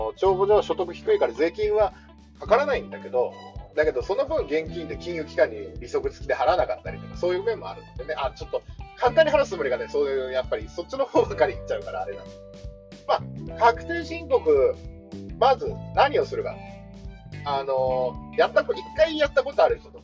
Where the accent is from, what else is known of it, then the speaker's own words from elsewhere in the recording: Kanto, Japan; 地元の関東だったら関東税、関東税務、関東市、関東甲信越なん税